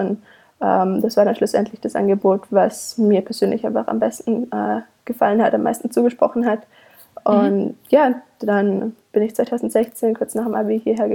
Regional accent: Baden-Württemberg, Germany; now in United States; Ich komme aus einem winzigen Kaff im Schwarzwald

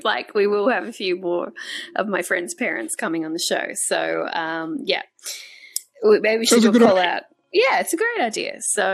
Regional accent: Australia; He is English. I am Australian. I was born in Australia.

